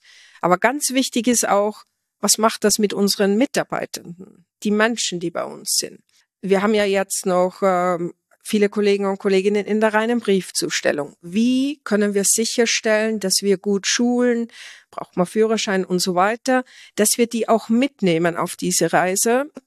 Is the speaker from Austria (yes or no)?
yes; Austria; Da hört man natürlich als Österreicherin, dass es bei uns China-Sendungen sind und keine China-Sendungen.